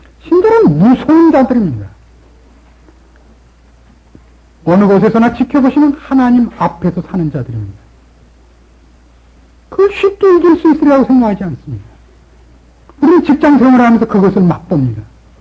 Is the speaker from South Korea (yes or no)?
yes; South Korea; 우리는 훨씬 명분론자들입니다. 한국 사람들은 우리 전체 국민의식이 완전주의자들이고